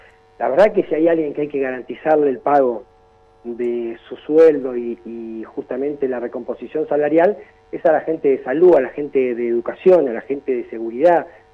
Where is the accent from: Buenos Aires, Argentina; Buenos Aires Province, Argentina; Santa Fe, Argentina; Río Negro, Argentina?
Río Negro, Argentina; Bariloche; en nuestros barrios en Bariloche, yo soy de Bariloche